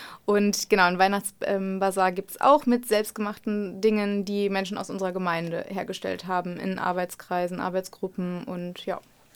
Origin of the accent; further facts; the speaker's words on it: Lower Saxony, Germany; ich komme aus der Region, meine Familie auch